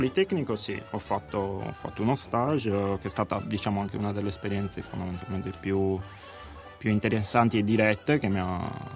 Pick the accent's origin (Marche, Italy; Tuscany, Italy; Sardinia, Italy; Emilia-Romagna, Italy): Sardinia, Italy; Nuoro; vengo da Nuoro, più o meno, Nuoro dintorni.